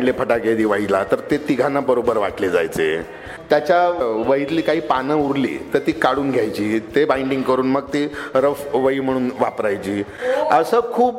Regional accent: Mumbai, Maharashtra, India; माझा जन्म मुंबईतला भायखळा येथे झाला, त्यामुळे मी जन्मापासून मुंबईतच वाढलो।

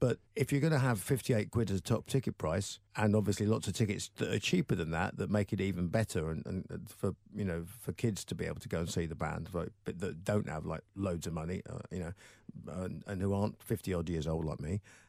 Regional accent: Sheffield, Yorkshire and the Humber, United Kingdom; I was brought up in Sheffield

